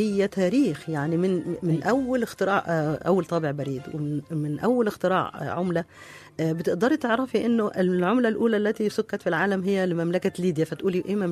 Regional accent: Egypt; born there; إن أنا مثلا مولودة في مصر أعرف نهر النيل والصحراء هنا

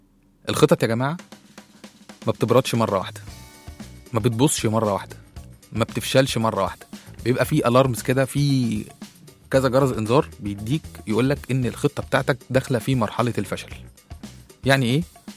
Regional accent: Egypt; ده مبدا عالمي مش احنا بس مصريين شغالين بيه

